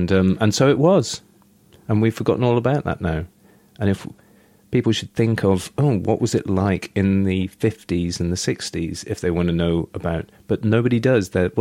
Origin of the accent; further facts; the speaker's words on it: United Kingdom; I don't say I'm Great British. I say I'm British.